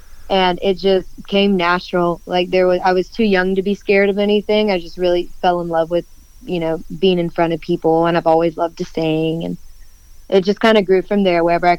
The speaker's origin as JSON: {"language": "English", "town": "Dothan", "region": "Alabama", "country": "United States", "tie": "born or raised there", "said": "So I'm from Dothan, Alabama. It is deep southeast corner of Alabama, right next to Florida. I'm born and raised there."}